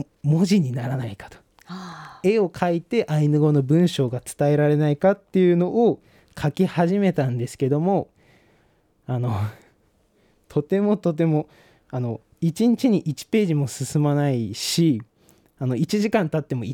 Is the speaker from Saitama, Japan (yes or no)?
no; Shinhidaka, Hokkaido, Japan; 僕のふるさとである新日高町静内東別に行くレッスンとなっております。